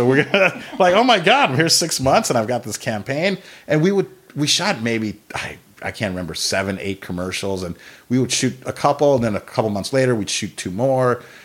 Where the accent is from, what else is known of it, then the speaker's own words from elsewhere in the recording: Chicago, Illinois, United States; now in Los Angeles, United States; I came from Chicago. I moved out to LA in 2000 from Chicago.